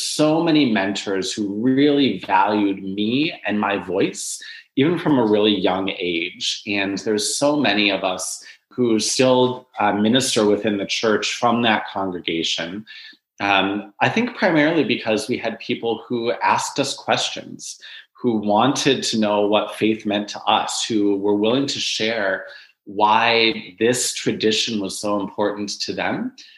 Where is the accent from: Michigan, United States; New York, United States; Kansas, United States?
Michigan, United States; I grew up in Western Michigan, which is where my parents and one sister still live.